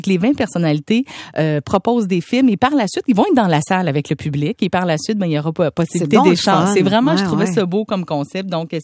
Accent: Saint-Lazare, Quebec, Canada; Mais moi, je viens de Saint-Lazare. J'habite à Saint-Lazare.

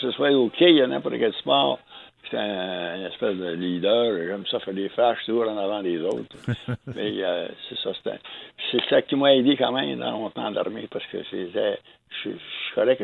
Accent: Trois-Rivières, Quebec, Canada; Oh oui, je suis de Trois-Rivières, moi. J'ai été né ici à Trois-Rivières, puis j'ai 5 garçons. J'étais issu d'une famille de 16 enfants.

